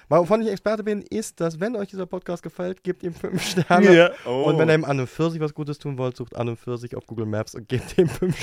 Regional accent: Germany; Und ich sage es als Deutscher, ich krieg einen Cappuccino, ist auch in Deutschland unhöflich.

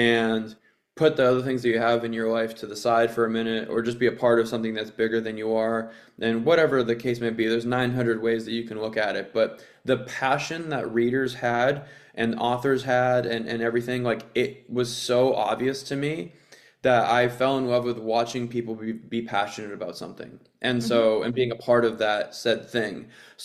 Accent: New England, United States; born there; But I came from, I was born in New England, so I'm a diehard Red Sox, Patriots, Bruins, Celtics fan.

